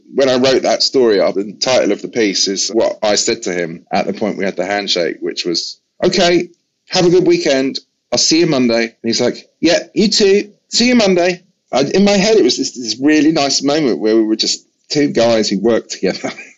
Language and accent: English; England, United Kingdom; accent: English; now in New York, United States; He obviously was aware that I had an English accent, so he couldn't quite understand what the New York thing was.